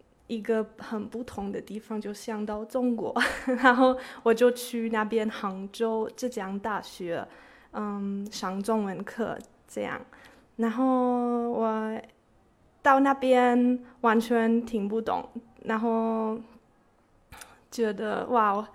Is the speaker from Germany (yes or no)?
yes; Germany; Chinese is a second language; 我来自德国，今年28岁。